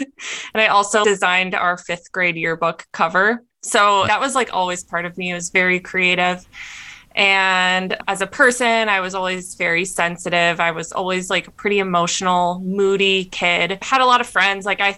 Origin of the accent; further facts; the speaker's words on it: Minnesota, United States; moved away as an adult; And like I said, I grew up in Minnesota. When I graduated, I didn't know that I was going to move to California.